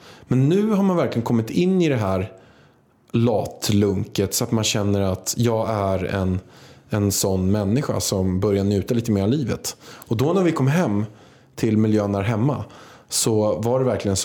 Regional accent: Vaxholm, Stockholm County, Sweden; Så att jag är lite uppväxt i Vaxholm

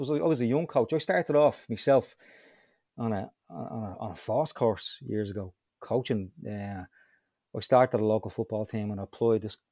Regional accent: Donnycarney, Leinster, Ireland; Well, Dunnycarney, so yeah, it is local to me.

